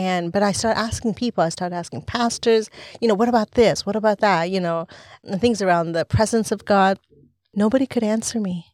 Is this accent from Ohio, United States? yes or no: no; Montana, United States; also born or lived in La Paz, Bolivia; So I was born in Bolivia, in La Paz, and I was spent the first 5 years of my life in an orphanage. And before I was adopted into a family in Montana, where I grew up, one of 18 children.